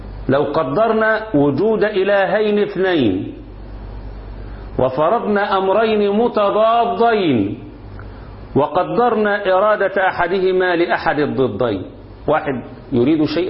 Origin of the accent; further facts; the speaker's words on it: Egypt; عندنا في مصر